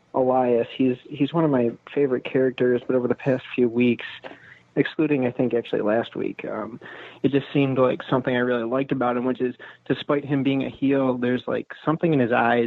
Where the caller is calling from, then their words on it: Buffalo, New York, United States; Hi, this is … from Buffalo.